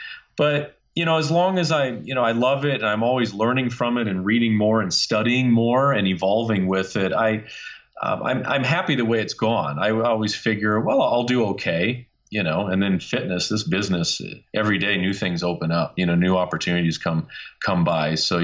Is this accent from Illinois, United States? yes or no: no; California, United States; also born or lived in Wisconsin; You know, I grew up in California and Wisconsin and being outside playing.